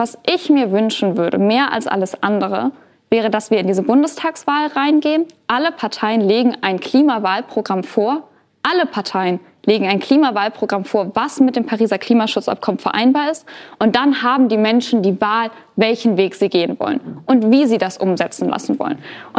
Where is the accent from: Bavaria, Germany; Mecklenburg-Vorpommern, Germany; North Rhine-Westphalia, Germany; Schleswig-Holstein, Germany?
North Rhine-Westphalia, Germany; wir haben eben auch Bilder aus NRW gesehen, dass es da, wo ich herkomme, das ist was, was einen trifft